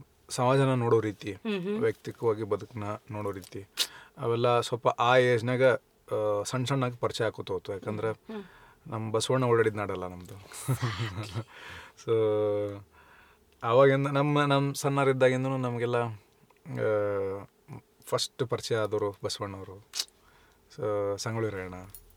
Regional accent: Chikkadapura, Karnataka, India; also born or lived in Ilkal; ಇಳ್ಕಲ್ ಶಾಲಿಗೆ ಕಲ್ತಿದ್ದು ಇಳ್ಕಲ್ಲಾಗ. ಅದ್ಬಿಟ್ರೆ ಇಳ್ಕಲ್ಗಿನ ಮೊದಲಂತಂದ್ರೆ ಆದಾಪುರ, ಚಿಕ್ಕಾದಾಪುರ ನಮ್ಮೂರು.

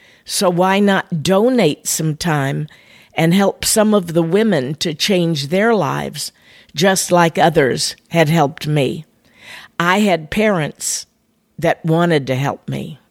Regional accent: Clarksville, Missouri, United States; my hometown of Clarksville, Missouri, was known for being such a leave it to beaver town.

